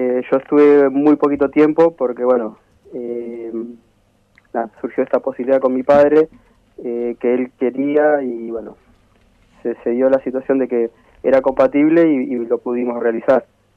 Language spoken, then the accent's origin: Spanish; Sierra Grande, Río Negro, Argentina; now in Río Colorado, Argentina; Oriundo de Sierra Grande, pero actualmente vivo en Río Colorado.